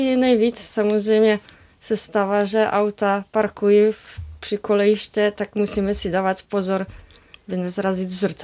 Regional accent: Szczecin, West Pomeranian Voivodeship, Poland; Czech is a second language; já pocházím ze Štětina na severozápadu Polska

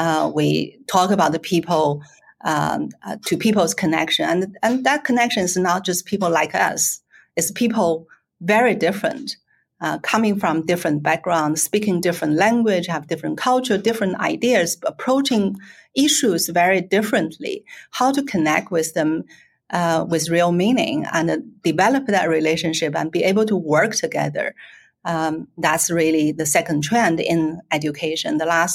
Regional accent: Beijing, China; also born or lived in United Kingdom; now in Michigan, United States; growing up in Beijing. And then I lived in the UK for 25 years

